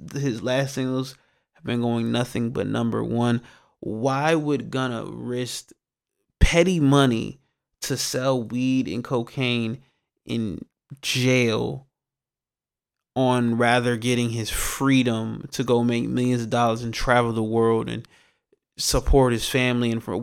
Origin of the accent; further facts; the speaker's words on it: Atlanta, Georgia, United States; a little sad news to report out of my home state, my hometown of Atlanta.